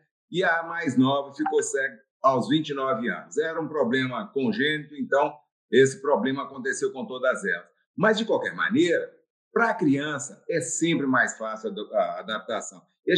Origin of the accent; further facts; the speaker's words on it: João Monlevade, Minas Gerais, Brazil; born there; Já se tinha naquela época relatos de outros casos na cidade, João Molevade, onde eu nasci